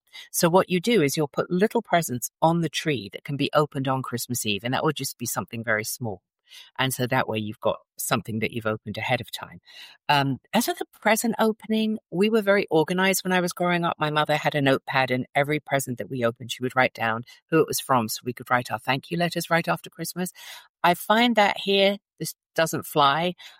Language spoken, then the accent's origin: English; London, United Kingdom; And there are some almshouses where I grew up in North London, and they were built in the 1600s.